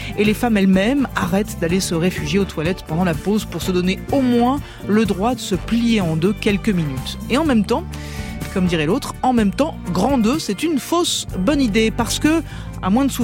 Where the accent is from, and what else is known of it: France